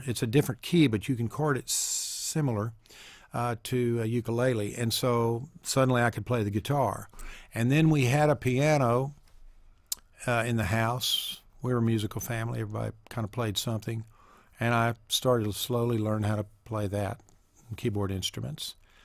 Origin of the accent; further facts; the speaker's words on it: San Antonio, Texas, United States; I was born in San Antonio, Texas, at the Bexar County Hospital there in the middle of town, just around the corner from the Alamo. San Antonio was a bustling town. It was a great place to grow up.